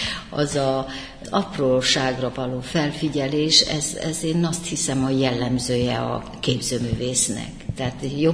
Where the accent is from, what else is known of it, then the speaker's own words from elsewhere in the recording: Joseni, Harghita, Romania; Tehát imádom a szülőfalumat, a templomunkat, ami egy műemlék, a fenyőfáinkat, amivel Gyergyó alfalu körbe van véve.